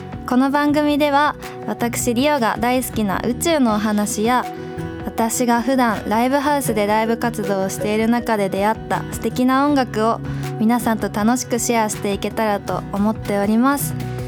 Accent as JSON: {"language": "Japanese", "town": "Ichikawa", "region": "Chiba", "country": "Japan", "said": "実は私千葉県市川市出身で"}